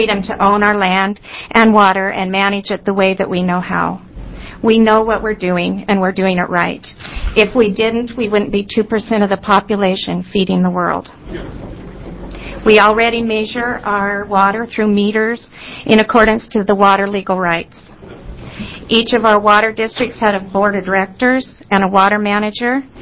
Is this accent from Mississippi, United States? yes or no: no; North Powder, Oregon, United States; I'm from North Powder, Oregon, on the east side of the state.